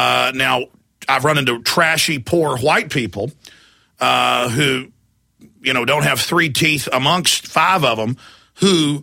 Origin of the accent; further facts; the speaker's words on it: Dallas, Texas, United States; So, look, I'm a white guy. I mean, I grew up in Dallas, black friends, you know, whole nine yards.